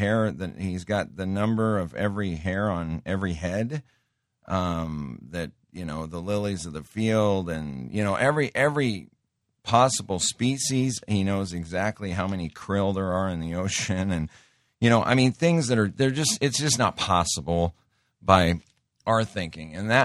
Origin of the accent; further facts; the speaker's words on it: Montana, United States; So growing up in Montana, and I just love the outdoors.